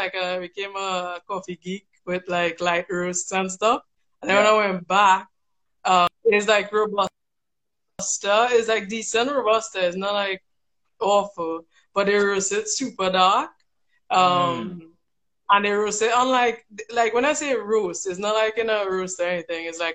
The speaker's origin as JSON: {"language": "English", "country": "Trinidad & Tobago", "tie": "born or raised there", "said": "I'm born and raised in Trinidad with some coffee farmers. My grandparents are coffee farmers."}